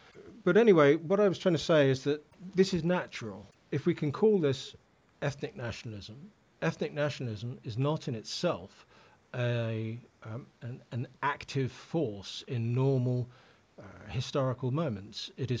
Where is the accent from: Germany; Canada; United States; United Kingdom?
United Kingdom; England; Can I just say, from my point of view, this, because I'm an English nationalist